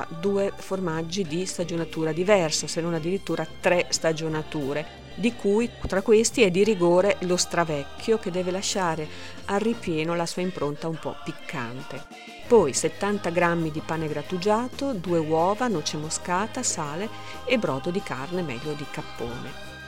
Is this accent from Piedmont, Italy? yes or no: no; Emilia-Romagna, Italy; io da emiliana doc ne userei 10